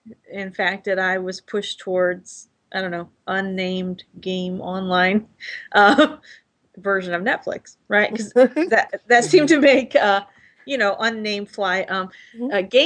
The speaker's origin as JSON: {"language": "English", "region": "England", "country": "United Kingdom", "said": "We're English people."}